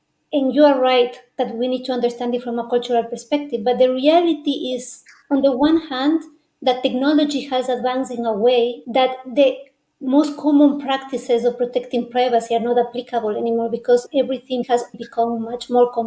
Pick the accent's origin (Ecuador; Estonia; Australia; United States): Ecuador; And in my home country, Ecuador, the first data protection law is from 2021.